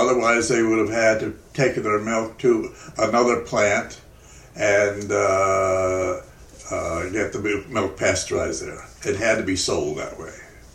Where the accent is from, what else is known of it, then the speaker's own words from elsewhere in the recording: Brunswick, United States; Right here in Brunswick, about a mile from where we are right now.